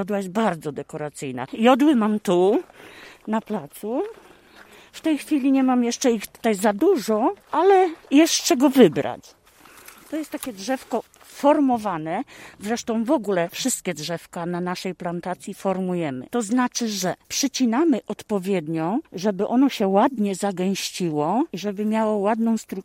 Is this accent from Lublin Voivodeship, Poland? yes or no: no; Stara Kopernia, Lubusz Voivodeship, Poland; jestem ze Starej Koperni.